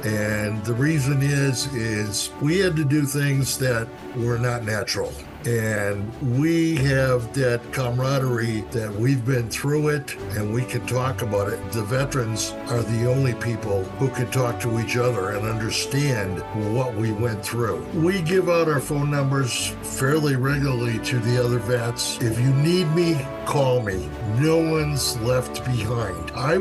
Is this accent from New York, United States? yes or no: no; Wisconsin, United States; moved away as an adult; now in Lee, United States; I was born and raised out in Wisconsin and moved to Maine about 21 years ago.